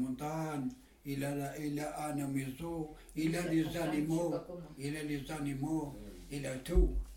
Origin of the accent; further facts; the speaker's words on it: Algeria; J'ai dit, je suis algérien.